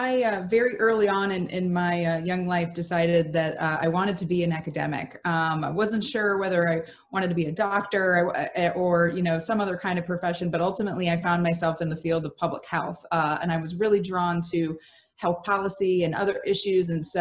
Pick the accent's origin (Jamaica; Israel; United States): United States; Midwest; now in Connecticut, United States; Candidly, had never heard of the school because I'm not from New England, I'm from the Midwest.